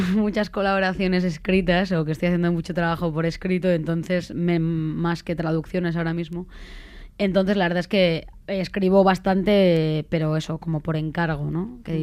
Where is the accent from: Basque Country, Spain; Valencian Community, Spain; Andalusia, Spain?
Basque Country, Spain; now in San Sebastián, Spain; Yo soy del Goibar y bueno, yo creo que funciona mucho así. Ahora vivo en Donosti